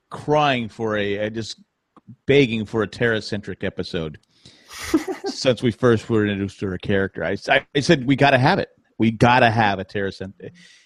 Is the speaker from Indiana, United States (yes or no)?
no; California, United States; I'm from California. I wear shorts and a t-shirt. That's what we wear.